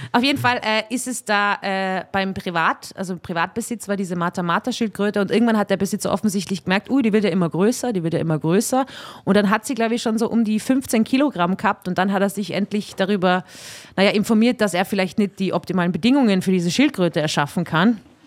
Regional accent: Austria; Ich bin aus Österreich, ich weiß nicht genau, wie euer, also keine Ahnung.

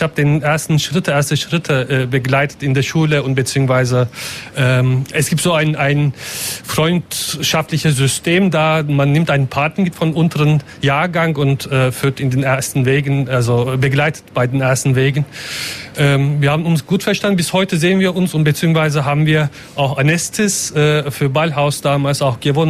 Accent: Berlin, Germany; Ja, wir sind beide aus Berlin. Wir arbeiten in Berlin.

